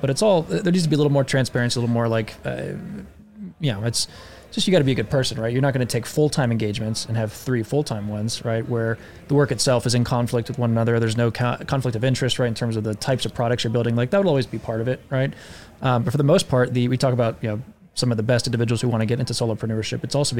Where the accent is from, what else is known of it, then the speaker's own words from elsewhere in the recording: the South, United States; Well, I grew up in the American South.